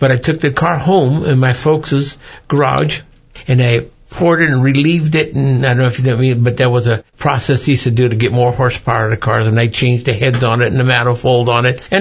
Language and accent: English; Half Moon Bay, California, United States; I grew up right here in Half Moon Bay. Went to school here and everything, all in Half Moon Bay.